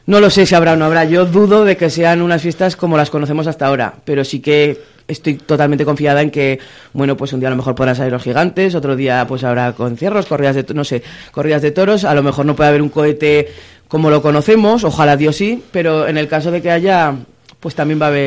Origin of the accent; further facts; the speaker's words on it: Spain; somos españoles